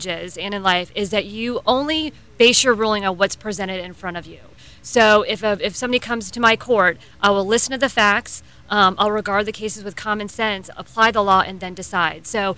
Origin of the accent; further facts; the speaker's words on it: Florida, United States; well, I was raised in Brevard County. I actually grew up across the street from my husband, so we're a longtime Brevard County residents.